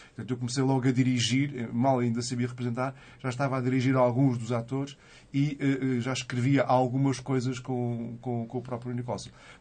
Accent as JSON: {"language": "Portuguese", "region": "Lisbon", "country": "Portugal", "tie": "born there", "said": "Eu nasci em Lisboa e tanto a família do meu pai como da minha mãe já somos lisboetas há várias gerações."}